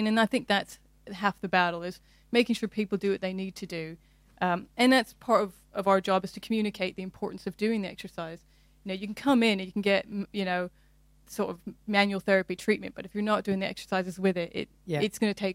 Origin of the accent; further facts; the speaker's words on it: Nevada, United States; I'm obviously, if you can't tell by my accent, originally from the United States. I'm from a small town outside of Las Vegas. I grew up in a low-income family, no money for university